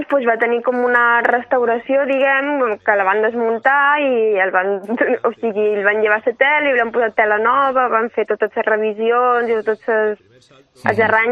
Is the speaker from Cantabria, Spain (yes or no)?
no; Balearic Islands, Spain; jo sóc una atleta de Menorca, de Damó